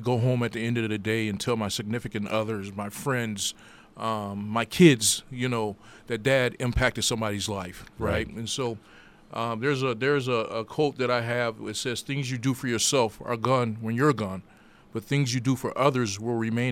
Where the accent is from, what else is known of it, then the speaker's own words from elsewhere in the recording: Racine, Wisconsin, United States; Yeah, born and raised in Racine, Wisconsin.